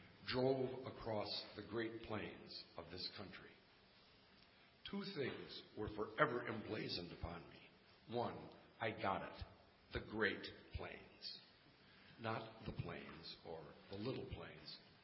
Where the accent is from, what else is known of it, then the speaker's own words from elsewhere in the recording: Wisconsin, United States; I grew up in Wisconsin. We got too many trees.